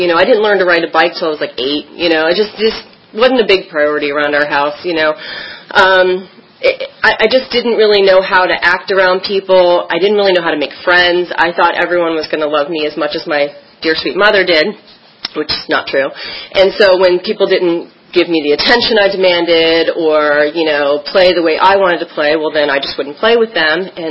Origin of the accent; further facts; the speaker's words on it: Washington, District of Columbia, United States; born there; I was born in Washington, D.C. To my lovely parents who are super dysfunctional and fabulous